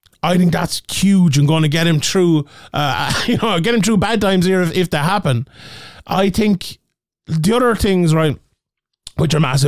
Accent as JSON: {"language": "English", "country": "Ireland", "said": "Now, obviously, I'm Irish"}